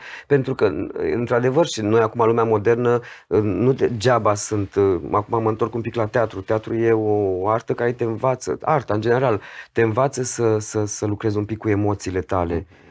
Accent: Iași, Iași County, Romania; Eu sunt din Iași

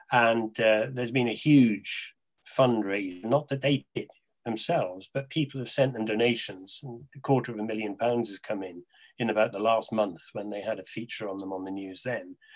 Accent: Wales, United Kingdom; I have 2 sets of 6 words, being a Welshman.

